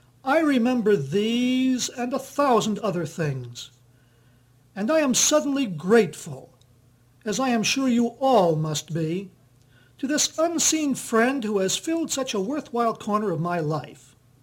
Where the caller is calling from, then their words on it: San Luis Obispo, California, United States; speaking to you from the little city of San Luis Obispo on the California coast, about 200 miles from both San Francisco